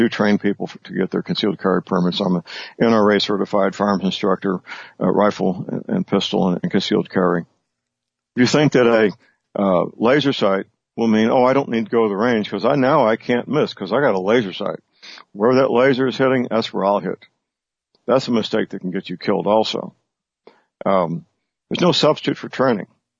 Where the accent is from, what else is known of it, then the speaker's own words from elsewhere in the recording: St. Louis, Missouri, United States; There was a incident publicized in St. Louis, Missouri, my hometown.